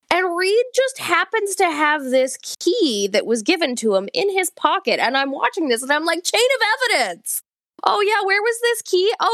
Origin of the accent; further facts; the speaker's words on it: Canada; I'm Canadian.